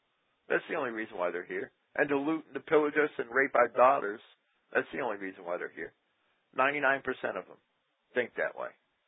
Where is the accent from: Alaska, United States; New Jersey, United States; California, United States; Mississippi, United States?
New Jersey, United States; Jersey City; I was raised in Jersey City. I spent my whole life in one of the most multicultural cities in the world, and I saw it all.